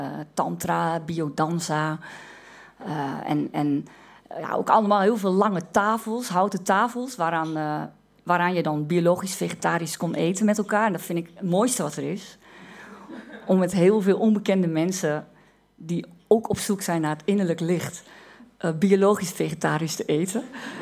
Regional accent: Overijssel, Netherlands; Dat weet ik, omdat ik uit Twente kom. Twente en de Achterhoek, is altijd prettig om even in Amsterdam te vermelden, niet hetzelfde. Twente ligt in Overijssel, regio in Overijssel.

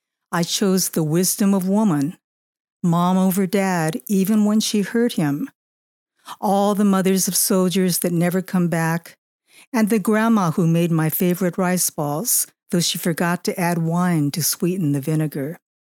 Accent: Pasadena, California, United States; born there; Right. I was born in Pasadena.

